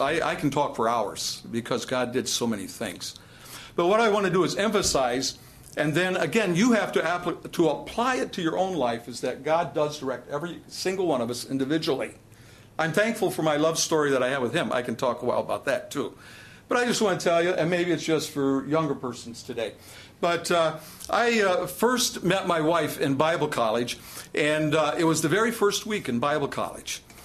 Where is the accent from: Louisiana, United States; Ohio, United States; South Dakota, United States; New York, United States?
Ohio, United States; also born or lived in Rhode Island; So I went back to my hometown, which is in Ohio, and I became an assistant pastor.